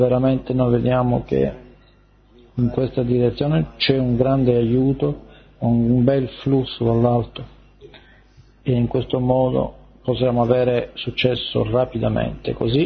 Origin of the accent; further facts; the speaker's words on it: Australia; io vengo dall'Australia, dall'Australia